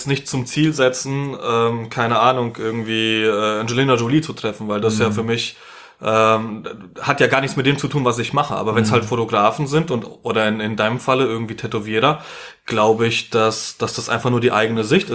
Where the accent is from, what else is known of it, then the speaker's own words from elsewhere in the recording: Poland; Ich bin Pole